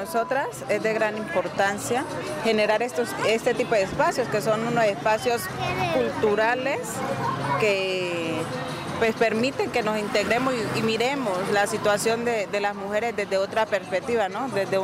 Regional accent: Guachené, Cauca, Colombia; vengo del municipio de Guachené

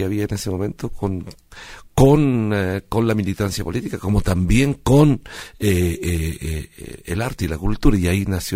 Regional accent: Chile; Es la iglesia que yo amo de mi pueblo, o sea, la iglesia del pueblo chileno.

